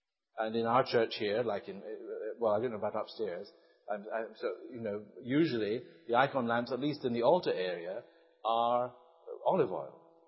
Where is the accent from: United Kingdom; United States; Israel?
United Kingdom; England; I grew up in England, and when I grew up, I think wine was not a common drink apart from very special occasions. And I grew up in a non-alcohol drinking family anyway.